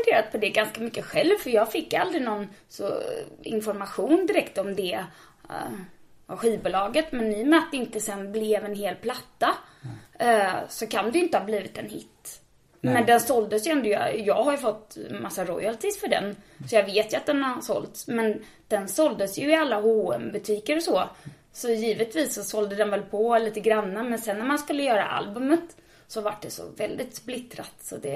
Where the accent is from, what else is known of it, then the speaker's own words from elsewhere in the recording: Varberg, Halland County, Sweden; Ja, men jag kommer från Varberg, jag har gått skola där